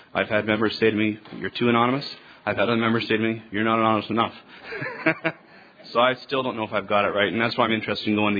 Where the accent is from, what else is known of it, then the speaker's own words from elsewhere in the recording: London, Ontario, Canada; I'm from London, Ontario, Canada